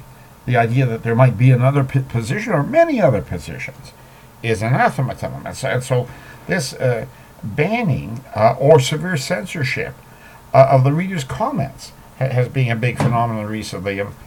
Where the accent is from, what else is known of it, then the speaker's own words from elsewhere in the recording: California, United States; I do think I remember wind and warm weather in the summer while growing up in Northern California.